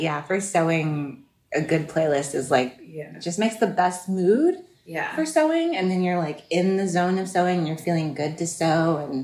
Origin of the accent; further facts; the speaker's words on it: Berkeley, California, United States; and I'm from Berkeley, so it was very much people dress how they want to dress